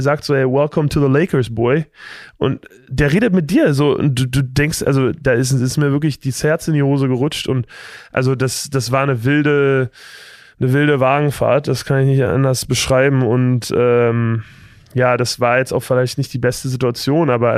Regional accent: Berlin, Germany; ich war halt bei Alba Berlin, bin dann bei Alba Berlin aufgewachsen. Ich komme aus dem Berlin-Prenzlauer Berg.

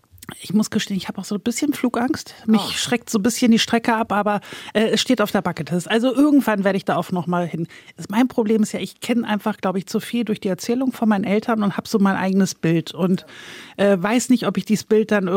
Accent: Volksdorf, Hamburg, Germany; Das heißt ja auch Volksdorf. Also ich habe nie woanders gelebt. Ich liebe Volksdorf, das ist meine Heimat, das ist mein Zuhause.

